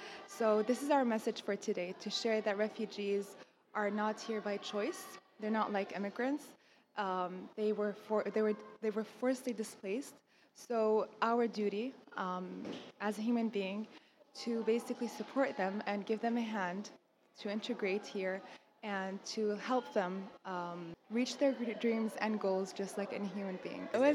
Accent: Montreal, Quebec, Canada; now in Toronto, Canada; I'm based and I live in Toronto, Canada. And I'm from Montreal, so I moved from Montreal to Toronto 2 years ago

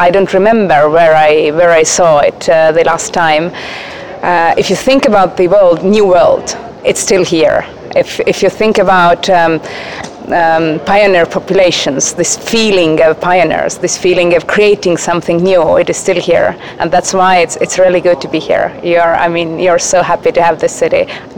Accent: Estonia; English is a second language; I come from Estonia.

